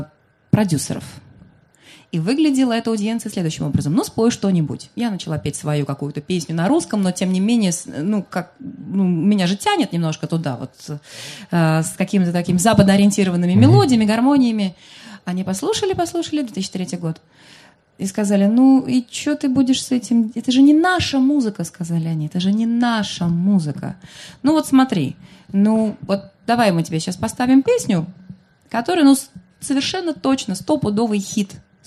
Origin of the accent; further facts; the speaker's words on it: Samara, Samara Oblast, Russia; я родом из Самары